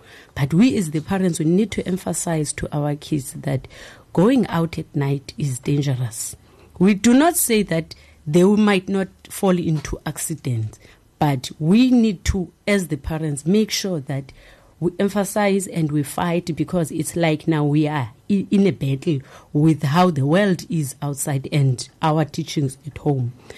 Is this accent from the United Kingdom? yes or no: no; South Africa; As a South African citizen, if any crime is happening in front of you, you must report.